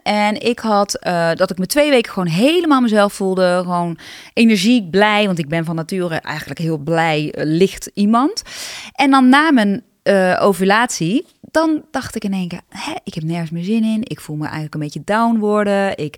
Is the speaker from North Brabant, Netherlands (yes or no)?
yes; North Brabant, Netherlands; want ik kom uit Brabant